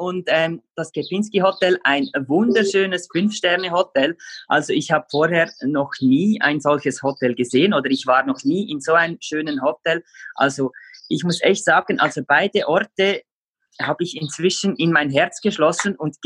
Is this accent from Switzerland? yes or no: yes; Switzerland; Wir haben ja auch jetzt Ausnahmezustand, alles ist geschlossen, auch bei uns in der Schweiz.